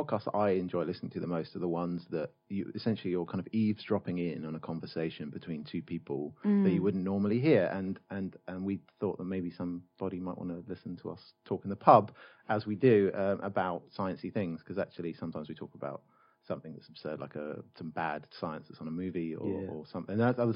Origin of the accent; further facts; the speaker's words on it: England, United Kingdom; Nick and I met over a crowded room and bonded over the fact that we're English